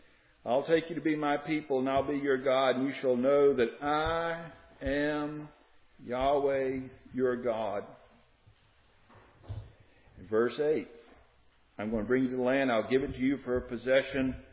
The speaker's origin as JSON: {"language": "English", "town": "Moss Point", "region": "Mississippi", "country": "United States", "tie": "born or raised there", "said": "I can remember when I was growing up in Moss Point, we had no Mississippi television stations down there."}